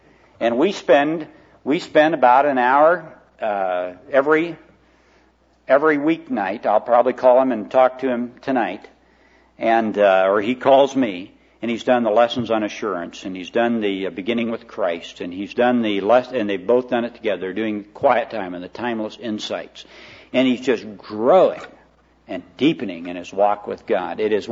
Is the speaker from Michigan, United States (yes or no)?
no; Garden City, Iowa, United States; I went back to my hometown in Garden City, Iowa, and I was this little town of 100 people with a beer joint and a grain elevator and a lumber yard and a couple street lights